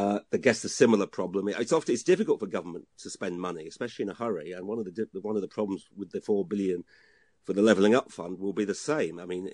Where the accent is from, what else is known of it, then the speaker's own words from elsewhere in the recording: Hull, Yorkshire and the Humber, United Kingdom; given that I'm from Hull and then going back up there for Christmas